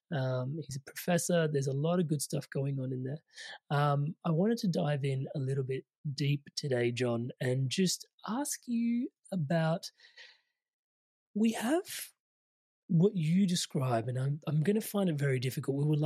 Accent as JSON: {"language": "English", "country": "India", "said": "And maybe because I'm Indian"}